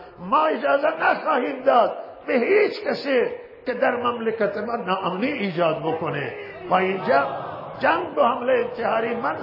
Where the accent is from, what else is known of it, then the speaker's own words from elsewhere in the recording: Iran; اگر بگیم مسلمانیم همه ما مسلمانیم، اگر بگیم ایرانی همه ما ایرانی هستیم.